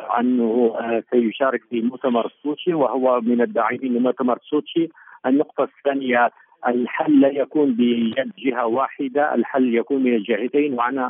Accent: Syria; وأن نعود نحن كسوريين يدا واحدة

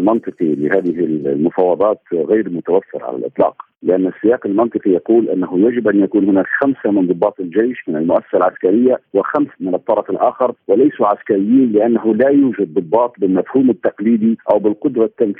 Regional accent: Libya; نعول عنه عليه نحن كليبيين على الأقل

